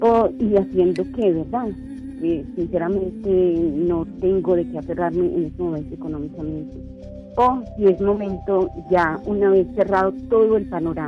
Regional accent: Colombia; moved away as an adult; yo soy colombiana, estoy aquí hace 3 años. Vine a manejar un proyecto de un familiar

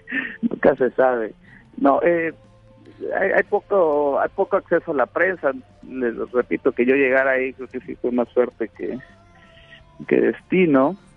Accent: Mexico; accent: Mexican; yo con mi pobre acento mexicano intentando... que no pensaran que venía de espía

